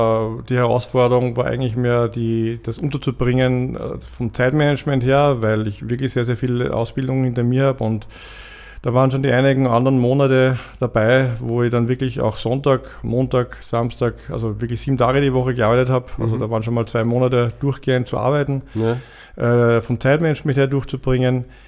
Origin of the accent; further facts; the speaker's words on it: Ebreichsdorf, Lower Austria, Austria; ich bin gebürtiger Ebrechtsdorfer. Ich bin aufgewachsen eigentlich schon im Kindergarten hier. Ich habe hier Fußball gespielt viele Jahre lang.